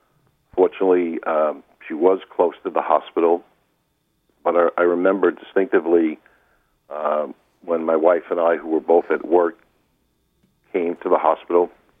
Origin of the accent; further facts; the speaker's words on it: Rockville Centre, New York, United States; after about 19 years in New York City, I was offered a position in Rockville Center, which happened to be my hometown